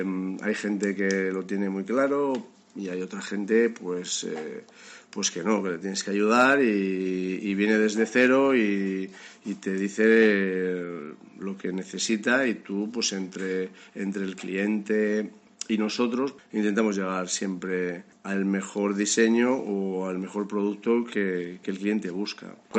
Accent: Zamora, Castile and León, Spain; Y bueno, soy de Zamora

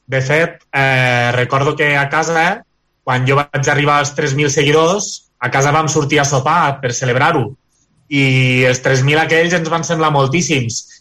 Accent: Lleida, Catalonia, Spain; Postureig Lleida, que és d'on soc jo, i que ho conec més

